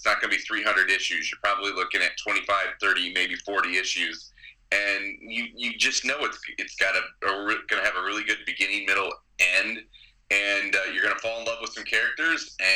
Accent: South Beloit, Illinois, United States; I grew up in South Beloit, Illinois, right outside of Rockford, Illinois.

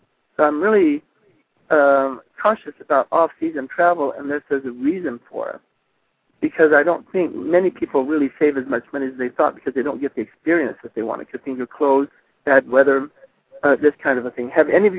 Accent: Texas, United States; I know I'm from Texas

